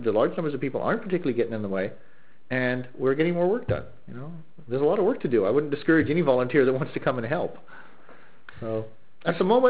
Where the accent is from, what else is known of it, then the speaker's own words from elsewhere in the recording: Australia; also born or lived in California, United States; now in Canada; I was born in California. I grew up for a long time in Australia. Now I live in Canada, and I moved around a lot.